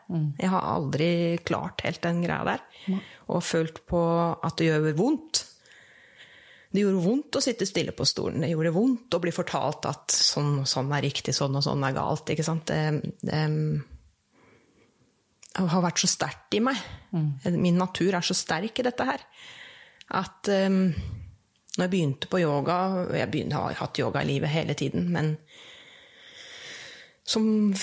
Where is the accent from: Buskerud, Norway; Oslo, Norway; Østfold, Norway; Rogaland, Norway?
Buskerud, Norway; Hønefoss; jeg vokste opp på Vihjul, som en sånn lite merkelig sted utenfor Hønfoss. Med masse barskog rett rundt, og en elv renner gjennom.